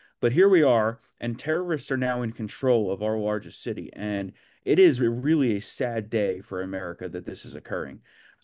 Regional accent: New Jersey, United States; Both of us growing up in New Jersey, 9/11 was a very, very seminal moment in our lives.

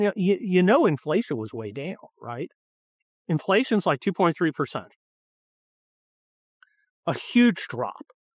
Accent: Scotland, United Kingdom; Because I'm Scottish.

